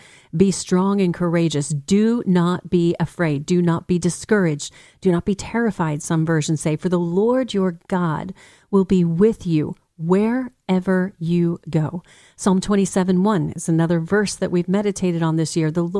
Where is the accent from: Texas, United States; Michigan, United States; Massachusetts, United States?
Texas, United States; And as a Texan, I can relate to that.